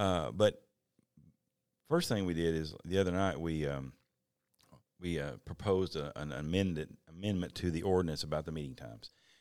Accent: Beattyville, Kentucky, United States; Larry Stamper went down from my hometown, Beattyville, and played for Rupp.

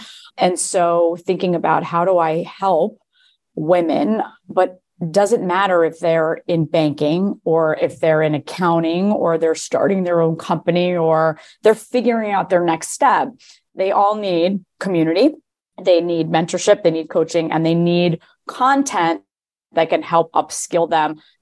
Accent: New Jersey, United States; I grew up in New Jersey, so, and my father worked in New York City for the majority of his career.

